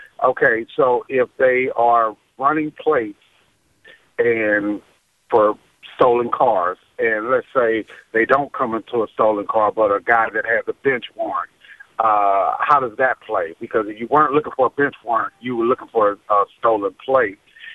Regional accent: St. Louis, Missouri, United States; I'm from St. Louis, Missouri

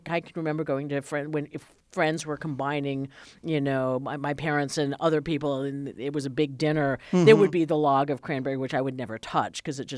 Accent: New England, United States; because I grew up in New England.

